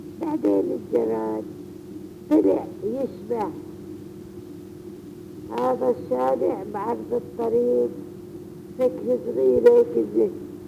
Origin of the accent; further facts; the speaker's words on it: Bethlehem, West Bank, Palestine; من سكان بيت لحم.